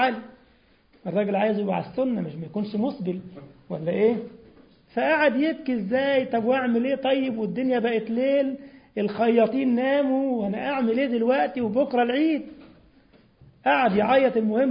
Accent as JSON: {"language": "Arabic", "country": "Egypt", "said": "ان طبعا عندنا في مصر حاجه اسمها سروال"}